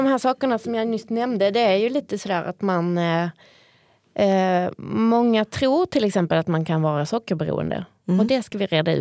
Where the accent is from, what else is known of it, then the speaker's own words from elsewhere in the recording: Skåne, Sweden; accent: Scanian; kanske jag pratar lite mer skånska idag än jag brukar göra. Och jag kommer att prata ännu mer skånska om en liten stund.